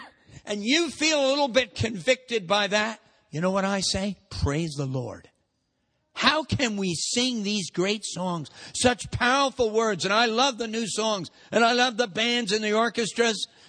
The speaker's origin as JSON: {"language": "English", "country": "United States", "accent": "American", "said": "Because when they heard my American accent, and they asked me where I was"}